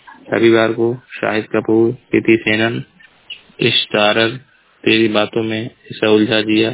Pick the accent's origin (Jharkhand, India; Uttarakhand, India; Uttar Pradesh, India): Uttar Pradesh, India; जिला महाराजगंज का निवासी हूँ।